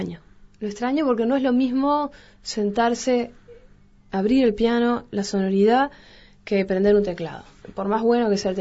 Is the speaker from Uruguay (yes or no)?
no; Ecuador; also born or lived in Peru; mis viejos estaban exiliados. Y yo nací en el Perú y vivíamos en Ecuador, como 10 años vivimos.